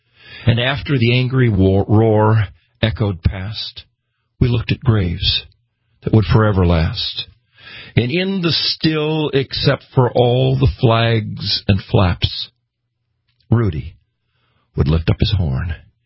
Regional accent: Karlstad, Minnesota, United States; And when we were little, growing up in Carlstead in Kitson County, every Memorial Day, which then was the 30th of May

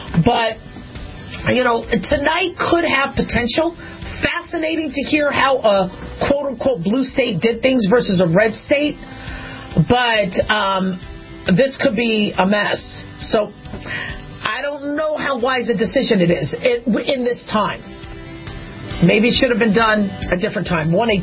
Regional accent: California, United States; I'm from California. I love California.

